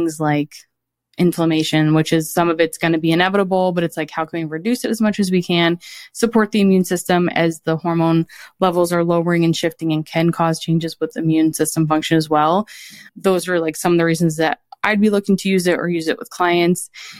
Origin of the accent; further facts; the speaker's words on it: Connecticut, United States; or like I'm from Connecticut. And so obviously like it gets really cold in the winter.